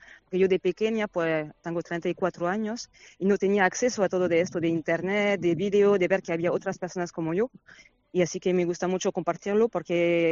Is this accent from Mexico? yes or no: no; France; Spanish is a second language; now in Málaga, Spain; yo tengo 34 años, soy de Francia, pero vivo aquí en Málaga